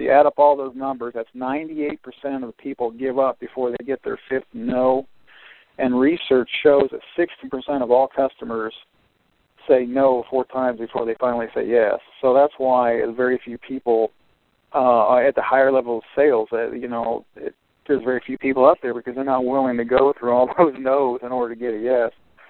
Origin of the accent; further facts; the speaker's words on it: Ohio, United States; So now he's going to be the place to get it in my hometown back up in Ohio.